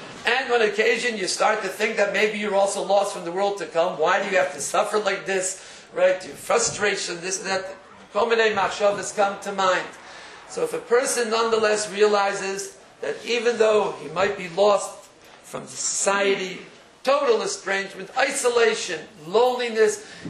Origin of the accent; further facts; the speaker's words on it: Israel; As we said a moment ago, look, I come from Eretz Yisrael.